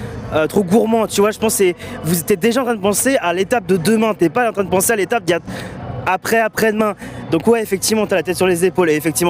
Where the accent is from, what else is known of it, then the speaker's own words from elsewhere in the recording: Brest, Brittany, France; C'est chez nous, hein, on vient de Brest, donc.